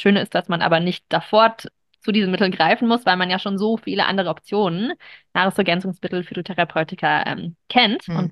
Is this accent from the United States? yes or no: yes; United States; Ich bin ja auch ursprünglich Amerikanerin